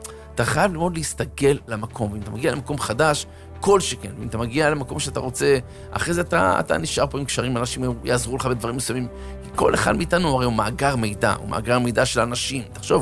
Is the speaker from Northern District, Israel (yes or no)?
no; Herzliya, Tel Aviv District, Israel; אתה יודע שגם אני גדלתי בהרצליה? ואני אגיד, וואי, גם אני